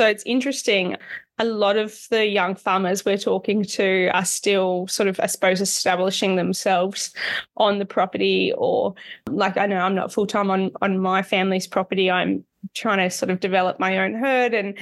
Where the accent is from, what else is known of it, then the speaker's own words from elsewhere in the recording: Western Australia, Australia; Which town, actually, even though we're both from WA, I don't even know what town you're from.